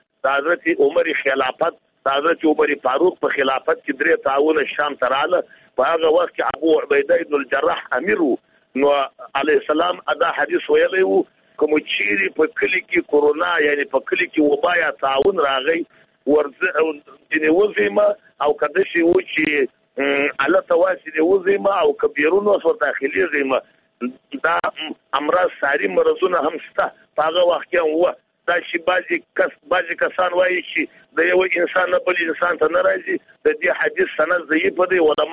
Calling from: Jowzjan, Afghanistan; زه پښتون يم د جوزجان ولایت څخه مسافر په تماس کې

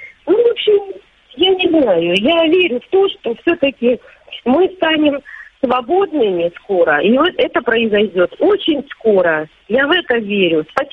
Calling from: Crimea, Ukraine; Я звоню из Крыма.

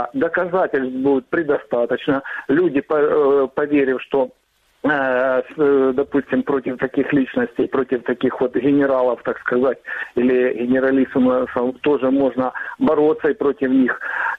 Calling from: Rubizhne, Luhansk Oblast, Ukraine; я из города Рубежного, Луганская область.

